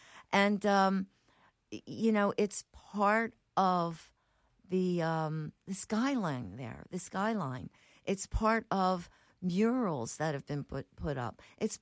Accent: Fairmount, Pennsylvania, United States; You know, we grew up poor kids in Fairmount. We used to swim in the fountains on the parkway.

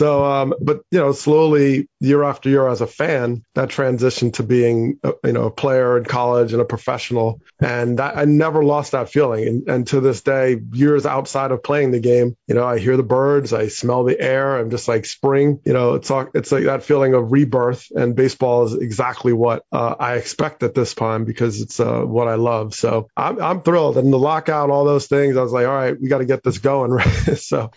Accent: New Jersey, United States; The spring comes along, and growing up in New Jersey, I had the four seasons.

